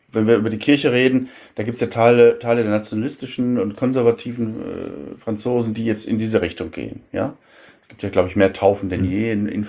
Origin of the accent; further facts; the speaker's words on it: Paderborn, North Rhine-Westphalia, Germany; Ich komme aus Paderborn